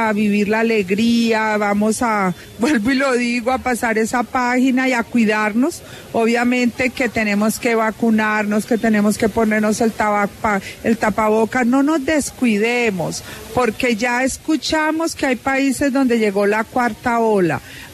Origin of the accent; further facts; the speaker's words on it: Valle del Cauca, Colombia; en lo que somos los vallecaucanos amantes del deporte